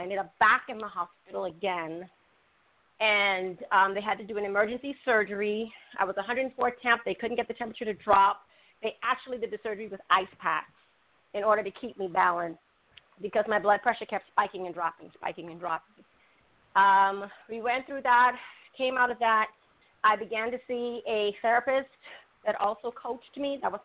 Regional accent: Bahamas; also born or lived in Italy / Japan / Spain / Puerto Rico; now in Hawaii, United States; I grew up in the Bahamas, and I am a military spouse, as you mentioned. I have lived pretty much around the world. I have lived in Italy, Japan, Spain, Puerto Rico, and I've done a little bit in the continental U.S.

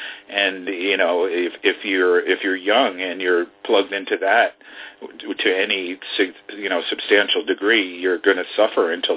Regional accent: New York, United States; that's something that I was exposed to early growing up in New York.

